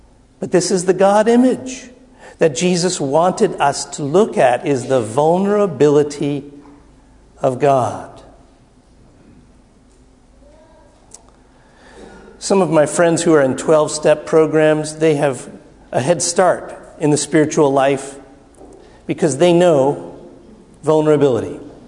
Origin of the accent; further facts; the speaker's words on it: New Jersey, United States; When I grew up in the Methodist Church in New Jersey, it was all about the palms.